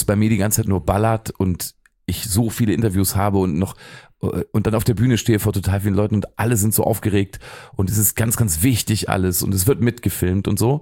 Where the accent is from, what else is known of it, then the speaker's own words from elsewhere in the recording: Braunschweig, Lower Saxony, Germany; wenn ich dann sage, ich komme aus Braunschweig